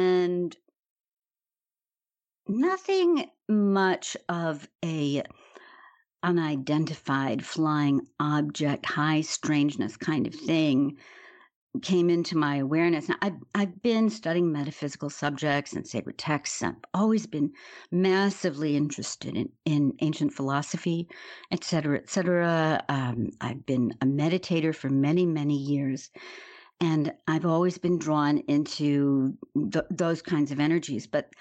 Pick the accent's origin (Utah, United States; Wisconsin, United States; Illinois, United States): Illinois, United States; Chicago; born there; obviously I'm an American, as you can tell by the way that I'm speaking. I was born in Chicago, Illinois in the early 50s.